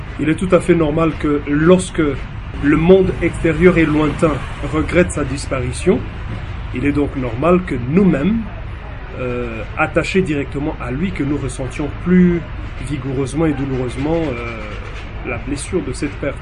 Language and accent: French; Haut-Uélé, DR Congo; Je suis un Congolais. Je suis originaire de la province du Hauts-Tuélé, du territoire de Farage, père d'un parent cheminot et d'une mère originaire du Bas-Ouélé, tous deux décédés.